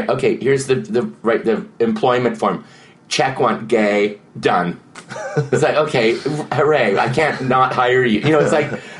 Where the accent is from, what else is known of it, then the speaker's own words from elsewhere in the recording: Seattle, Washington, United States; So, I grew up in Seattle, which was very multicultural, a word I hate, and that wasn't even a word then.